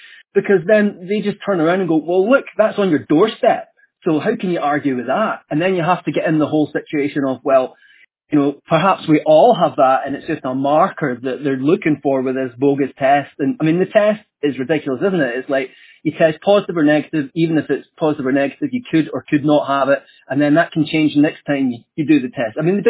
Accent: Scotland, United Kingdom; accent: Scottish; That's my accent, man. It's the communal garbage place, right? Where everyone, a bin, B-I-N, it's my Scottish accent.

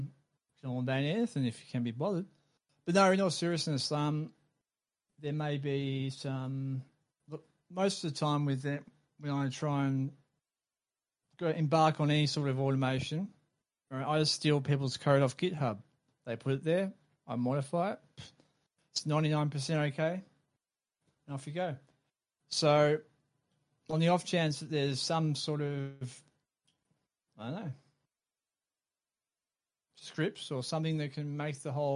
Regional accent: Australia; I'm Australian.

